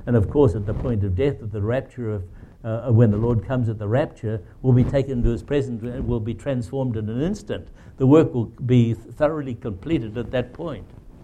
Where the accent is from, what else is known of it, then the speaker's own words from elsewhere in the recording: Gisborne, New Zealand; I come from Gisborne, New Zealand.